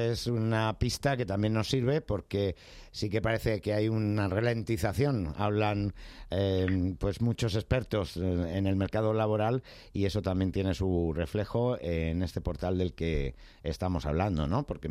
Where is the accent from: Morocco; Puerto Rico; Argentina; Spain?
Spain; Community of Madrid; porque somos madrileños